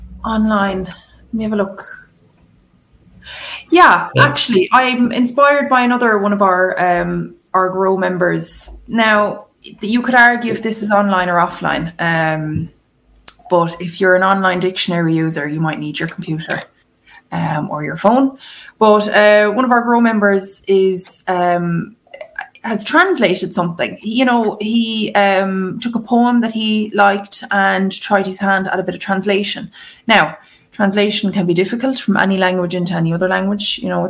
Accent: Dungarvan, Munster, Ireland; they also cover lots of things going on in my hometown of Dungarvan and on Rhine.

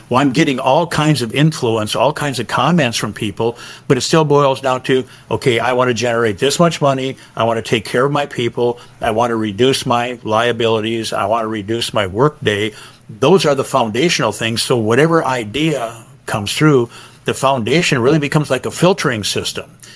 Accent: South Dakota, United States; growing up in South Dakota, a very comfortable upbringing, enjoyed

